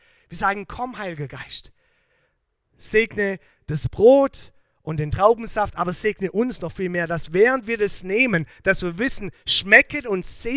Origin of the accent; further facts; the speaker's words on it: Germany; now in Canada; ich bin jetzt schon so lange in Kanada, dass ich auch nicht mehr nur Deutsch bin. Ich sitze zwischen zwei Stühlen. Ich bin nicht mehr voll Deutsch, aber ich bin auch nicht voll Kanadisch.